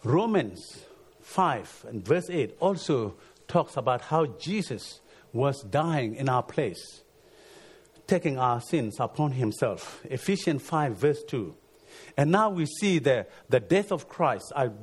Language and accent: English; South Sudan; When I was growing up in South Sudan